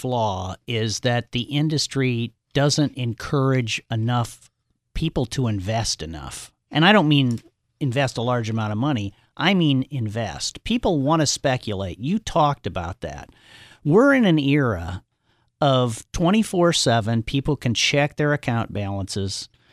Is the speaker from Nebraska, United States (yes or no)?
yes; Omaha, Nebraska, United States; Mr. Buffett, growing up in Omaha, Nebraska, how can you not look up to Warren Buffett?